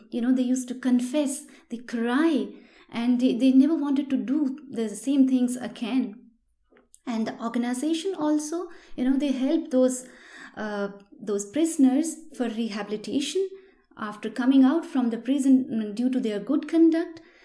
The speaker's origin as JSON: {"language": "English", "town": "Palampur", "region": "Himachal Pradesh", "country": "India", "tie": "born or raised there", "said": "I grew up in Himachal Pradesh in a very small town called Palampur. It's famous for its tea garden. It's a beautiful, lush green valley. And it's a beautiful tourist place."}